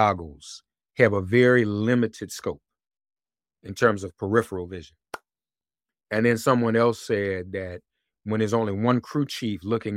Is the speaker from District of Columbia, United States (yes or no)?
yes; Washington, District of Columbia, United States; Brothers from my hometown in Washington, where he went to school, they went to AU.